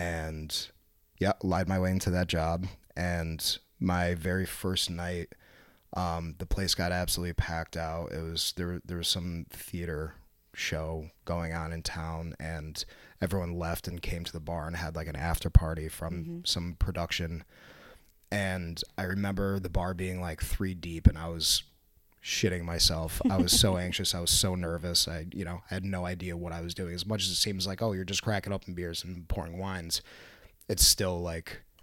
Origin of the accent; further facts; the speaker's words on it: Waterbury, Connecticut, United States; Sure. So I'm from Waterbury, Connecticut.